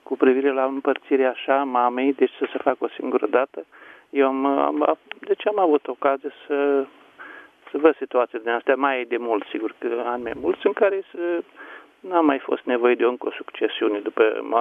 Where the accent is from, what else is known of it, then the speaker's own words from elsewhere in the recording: Suceava, Suceava County, Romania; sunt din Suceava.